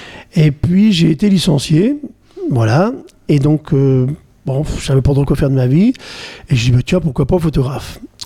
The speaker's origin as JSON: {"language": "French", "town": "Longny-au-Perche", "region": "Normandy", "country": "France", "tie": "born or raised there", "said": "Alors, je suis né dans le Perche, à Mortagne-en-Perche."}